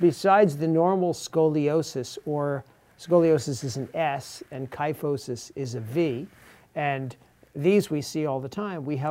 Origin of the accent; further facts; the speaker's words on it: New York, United States; now in Ethiopia; I'm from Long Island in New York. I've been a doctor in Ethiopia for 29 years.